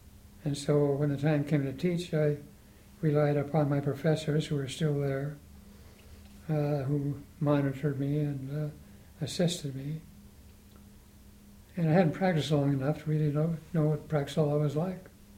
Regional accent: Helena, Montana, United States; I was born and raised in Helena, Montana. Graduated Catholic high school and Catholic grade school there.

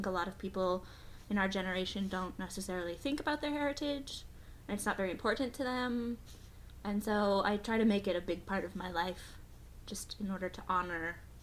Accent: Great Falls, Montana, United States; born there; I was born in 1990 in Great Falls, Montana.

